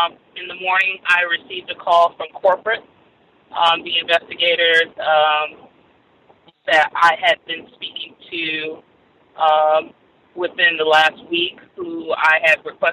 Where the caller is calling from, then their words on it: Florida, United States; I just wanted to state real quick, because I'm calling from Florida.